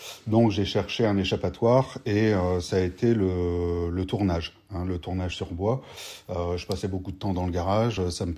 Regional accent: Hauts-de-France, France; Pas du tout. Je suis originaire du Pas-de-Calais.

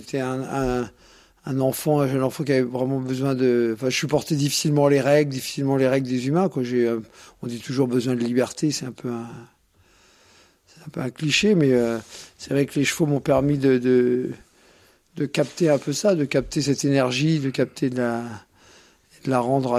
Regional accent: Courbevoie, Île-de-France, France; born there; je suis né à Courbevoie

